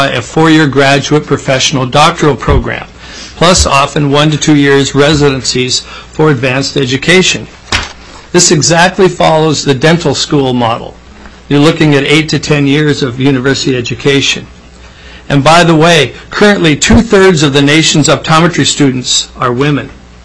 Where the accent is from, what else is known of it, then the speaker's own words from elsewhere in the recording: Ketchikan, Alaska, United States; also born or lived in Craig; I was born and raised in Ketchikan and Craig, and I was the first Alaska Native optometrist.